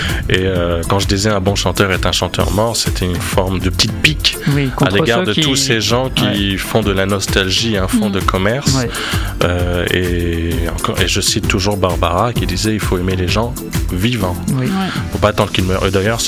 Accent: Gabon; moved away; Oui, je suis revenu au Gabon et puis j'ai quitté le Gabon en 2000.

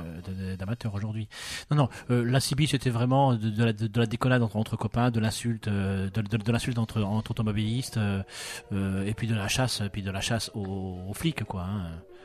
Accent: Brittany, France; Bon, c'est pas un secret, je viens de Bretagne.

